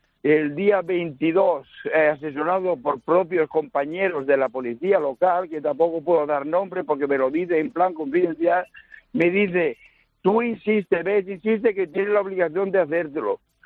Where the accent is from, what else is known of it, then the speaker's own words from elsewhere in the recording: Castro del Río, Andalusia, Spain; now in Blanes, Spain; yo soy hijo adoptivo de Blanes, yo soy natural de Córdoba, de un pueblo de Castro, en Castro del Río, Córdoba.